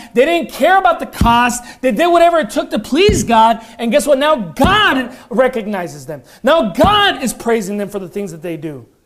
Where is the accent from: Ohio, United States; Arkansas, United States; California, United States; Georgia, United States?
California, United States; Los Angeles; We're Christians, but we're Christians from Los Angeles.